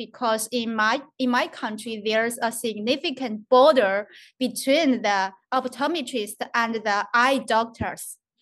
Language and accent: English; China; English is a second language; I'm from China.